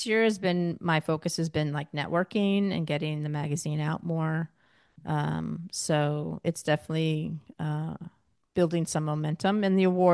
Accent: New York, United States; moved away; even though I grew up in New York State. I haven't been there forever since 87.

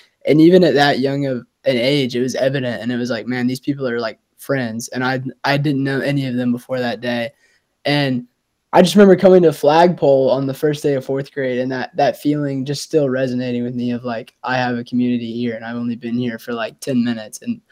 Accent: Rome, Georgia, United States; I'm a day student. I'm from Rome.

